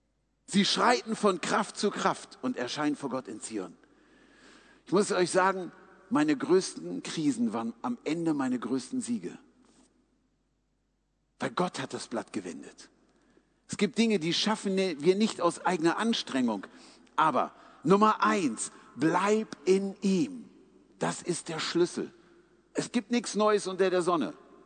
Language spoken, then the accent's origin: German; Hanover, Lower Saxony, Germany; Gehe ich zurück in meine Heimat nach Hannover